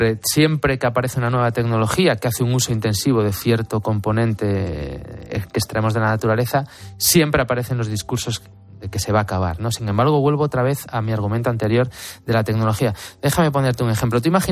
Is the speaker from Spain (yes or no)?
yes; Asturias, Spain; En Navidad estábamos en mangas de camisa, sí, en Asturias, sí, en mi tierra.